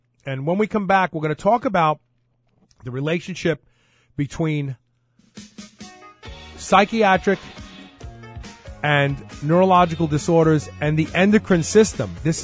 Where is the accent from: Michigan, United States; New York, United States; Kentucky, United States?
New York, United States; I grew up in New York. We had subways.